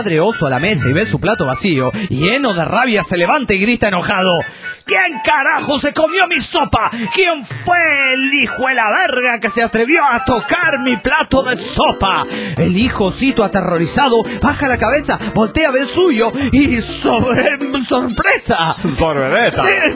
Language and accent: Spanish; Matehuala, San Luis Potosí, Mexico; de Matehuala, San Luis Potosí, México.